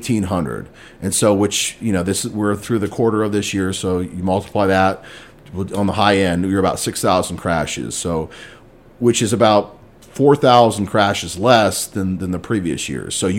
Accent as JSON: {"language": "English", "country": "United States", "tie": "born or raised there", "said": "and I grew up in Wayne County, so I'm familiar with the area too."}